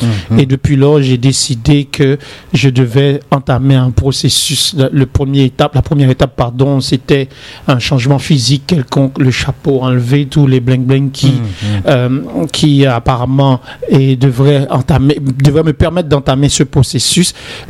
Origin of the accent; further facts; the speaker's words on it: Port-au-Prince, Ouest, Haiti; Je viens de Port-au-Prince, mais je vais parler d'Haïti.